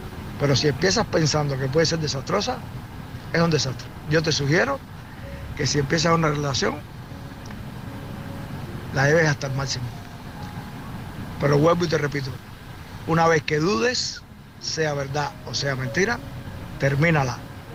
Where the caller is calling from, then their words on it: Tampa, Florida, United States; de Tampa.